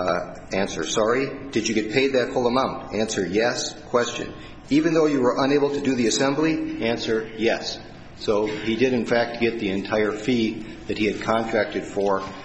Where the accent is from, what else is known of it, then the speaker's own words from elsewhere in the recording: Billings, Montana, United States; I'm also from Billings, Montana.